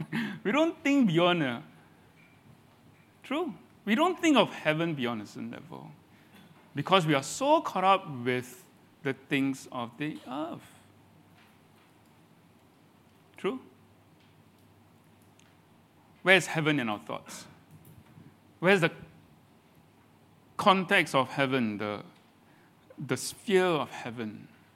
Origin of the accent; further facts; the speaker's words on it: Singapore; no matter where you go, you always think, I'm a Singaporean.